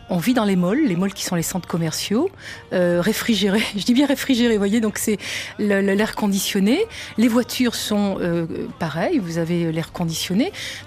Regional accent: France; now in Riyadh, Saudi Arabia; en tant que bonne française ou occidentale.

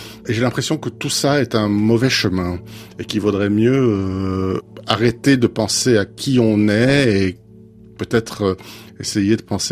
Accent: Tunisia; moved away as an adult; now in France; Il n'y a pas beaucoup de choses qui m'ont préparé dans mon enfance en Tunisie à poursuivre en France.

